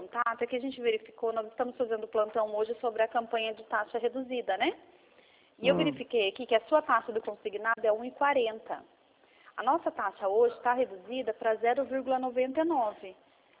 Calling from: Campinas, São Paulo, Brazil; Nós somos de Campinas, São Paulo.

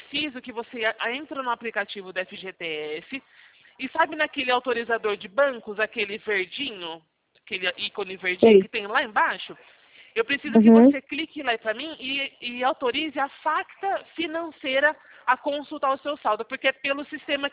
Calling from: São Carlos, São Paulo, Brazil; Eu sou aqui da Poupacred, eu sou daqui da cidade de São Carlos.

